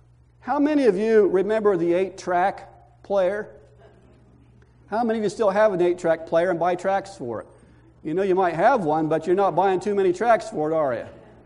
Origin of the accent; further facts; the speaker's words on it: Indiana, United States; here I was from Indiana, you know, living on this flat land, and I remember I was at San Antonio at the time